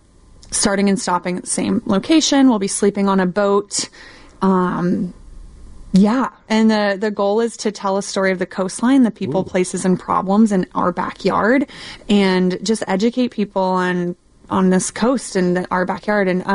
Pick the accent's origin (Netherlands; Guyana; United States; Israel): United States; Pleasanton, California; So I grew up in Pleasanton, grew up sailing, swimming in the bay.